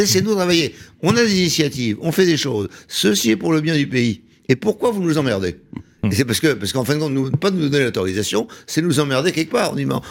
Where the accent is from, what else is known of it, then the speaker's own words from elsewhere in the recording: Brittany, France; quand moi, les agriculteurs chez moi en Bretagne me disent on ne peut plus faire de pommes de terre